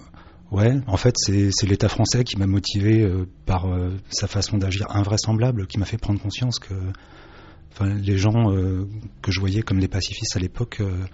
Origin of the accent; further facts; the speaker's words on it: Paris, Île-de-France, France; Non, je suis parisien.